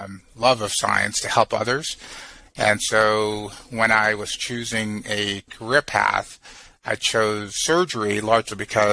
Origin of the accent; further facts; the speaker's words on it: St. Croix, U.S. Virgin Islands; also born or lived in St. Thomas; I'm a small-town boy. I grew up on the Caribbean island of St. Thomas and St. Croix. I was born in St. Thomas. I grew up on St. Croix.